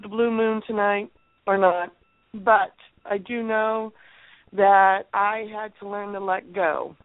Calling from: California, United States; I'm calling from California

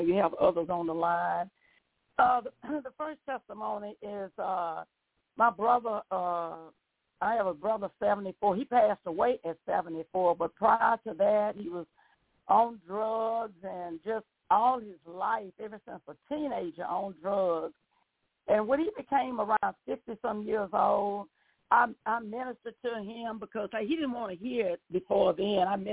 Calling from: Texas, United States; …, Texas.

